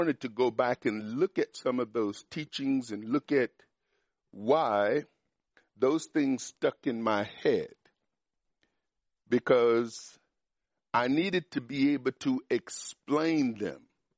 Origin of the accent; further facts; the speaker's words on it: Mississippi, United States; sometimes it's strange saying that being from Mississippi, a country boy